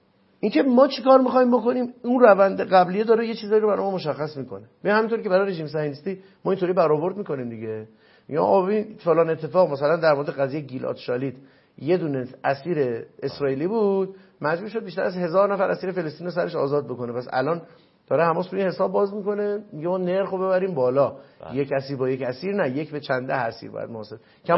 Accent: Iran; البته من به عنوان یه ایرانی مطالبه گرم واقعا،

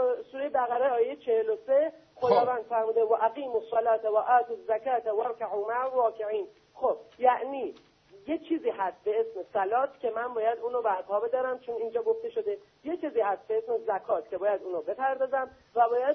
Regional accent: Qom, Iran; ببینید من یک شیعه بودم. خب. در قم بزرگ شدم

